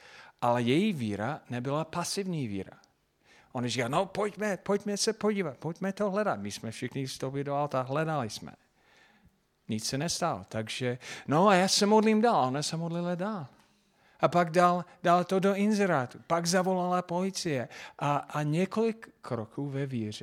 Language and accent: Czech; Englewood, Colorado, United States; Czech is a second language; A já pocházím z Inglewood, Colorado.